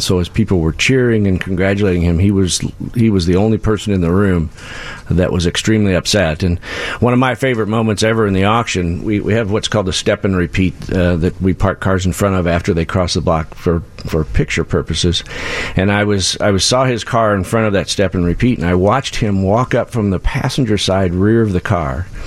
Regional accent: Bloomington, Illinois, United States; now in Chicago, United States; So I'm pretty local. I grew up in Bloomington, Illinois. Live in Chicago now.

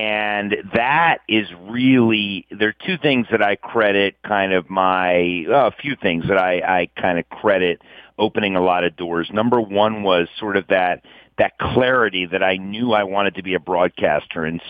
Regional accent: Westminster, Maryland, United States; a local access station in my hometown of Westminster, Maryland.

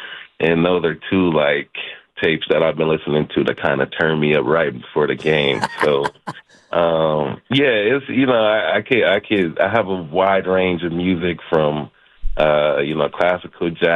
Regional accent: Compton, California, United States; You know, I'm African American. I'm from Compton.

